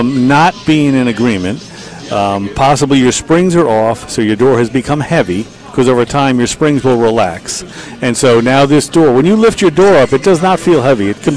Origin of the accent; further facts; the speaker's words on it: Scotland, United Kingdom; I told you, I'm Scottish. We used to wash our paper towels out and hang them out to dry.